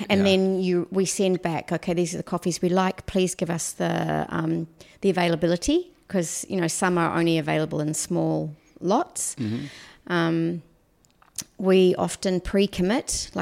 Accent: New Zealand; So I come from New Zealand originally

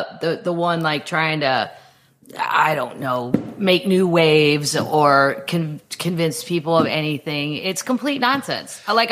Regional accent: Midwest, United States; I was terrified being from the Midwest.

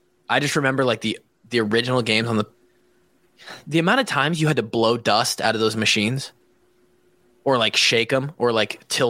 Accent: Marshalltown, Iowa, United States; Three of us, and we grew up in Marshalltown, right?

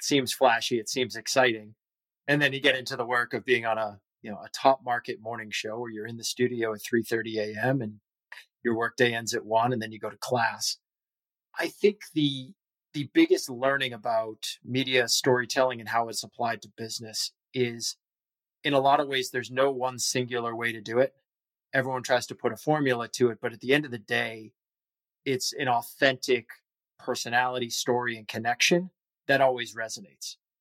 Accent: Boston, Massachusetts, United States; Growing up in the Boston area was fantastic. Like I said, born and raised here in Boston.

